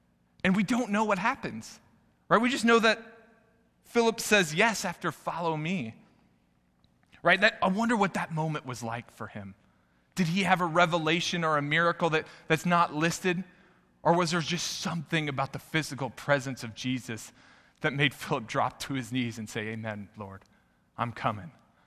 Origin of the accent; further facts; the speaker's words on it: Indiana, United States; Whenever I was growing up myself, I remember, unfortunately, I'm confessing, I made fun of people from Kentucky. Because I was from southern Indiana, there was a birthright that we were above